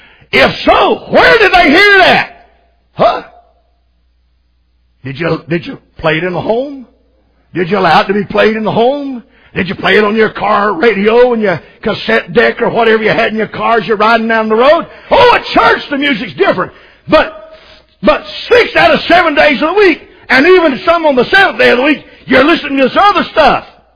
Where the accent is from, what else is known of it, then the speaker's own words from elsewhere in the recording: Macon, Georgia, United States; He found out I was from Macon, Georgia, and he was all excited because it was the home